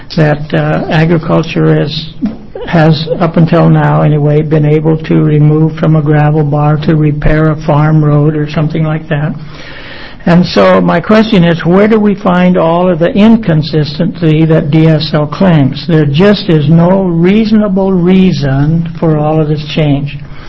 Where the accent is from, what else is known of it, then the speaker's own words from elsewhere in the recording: Tillamook, Oregon, United States; from Tillamook.